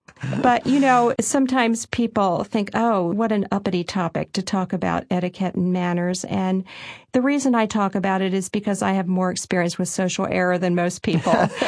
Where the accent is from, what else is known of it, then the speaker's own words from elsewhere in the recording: Smoketown, Pennsylvania, United States; Smoketown, Lancaster County. And I have extended family as far as the eye can see. Grew up in a family of five children.